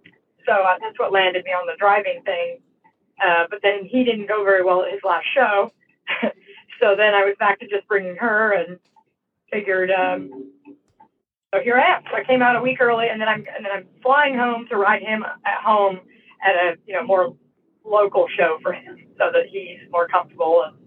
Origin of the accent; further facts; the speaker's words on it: California, United States; I'm from California, and I drove all the way from California.